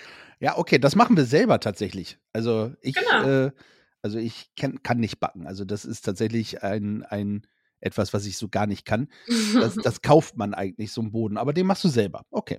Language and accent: German; Bremerhaven, Bremen, Germany; wir kommen aus dem Norden. Also nicht ganz aus Hamburg, sondern ein bisschen weiter unten aus der Bremerhavener Ecke, ne?